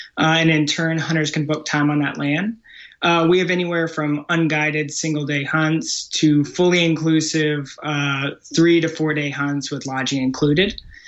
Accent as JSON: {"language": "English", "town": "Richmond", "region": "Virginia", "country": "United States", "tie": "born or raised there", "lives_now": "Texas, United States", "said": "So I moved to Texas 3 years ago. I grew up in Richmond, Virginia. I grew up hunting and fishing."}